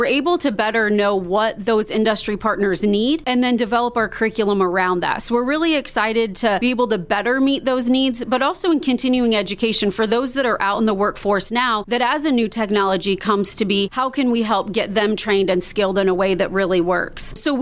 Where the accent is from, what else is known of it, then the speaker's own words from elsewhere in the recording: Indiana, United States; So I grew up in Northwest Indiana on a small farm. We showed livestock.